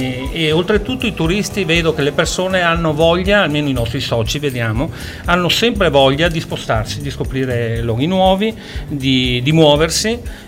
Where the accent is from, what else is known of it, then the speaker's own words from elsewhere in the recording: Bassano del Grappa, Veneto, Italy; Noi siamo di Bassano del Grappa, quindi siamo proprio veneti doc